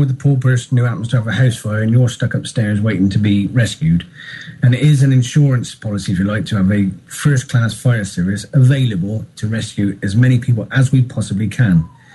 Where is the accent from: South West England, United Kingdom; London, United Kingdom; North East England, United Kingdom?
South West England, United Kingdom; I'm a firefighter from Gloucestershire.